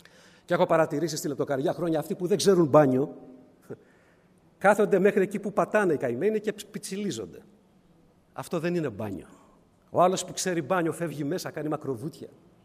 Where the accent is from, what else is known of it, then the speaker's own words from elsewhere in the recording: Piraeus, Attica, Greece; και είμαι από τον Πειραιά, γουστάρω να την κάνω.